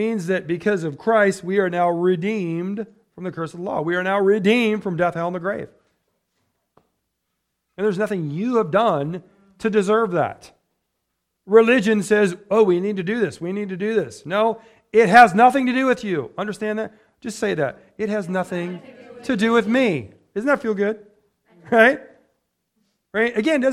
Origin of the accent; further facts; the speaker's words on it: United States; which I don't care one way or the other because I'm an American, right?